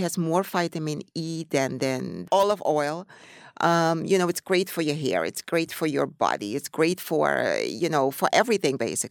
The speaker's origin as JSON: {"language": "English", "country": "Netherlands", "tie": "born or raised there", "also_born_or_lived": "Suriname", "said": "Growing up in the Netherlands"}